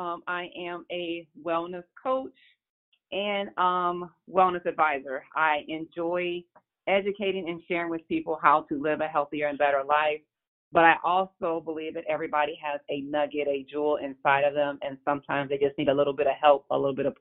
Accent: Illinois, United States; So a little bit about me. I grew up in Illinois. I played basketball, loved sports.

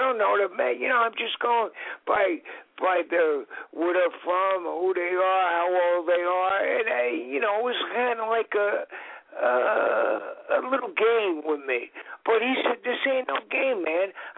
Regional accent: Newark, New Jersey, United States; I'd look through the list and see if there was anybody from Newark, my hometown.

